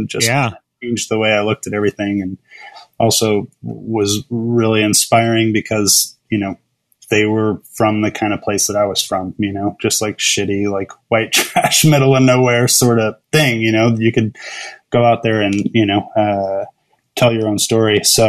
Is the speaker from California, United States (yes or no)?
yes; California, United States; Yeah, you got California's handled it great. That's my home state, so I'm proud of you guys.